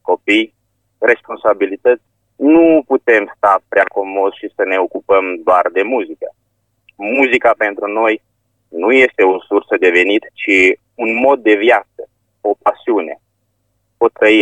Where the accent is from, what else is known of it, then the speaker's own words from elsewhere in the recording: Suceava, Suceava County, Romania; Exact. Eu sunt din Suceava.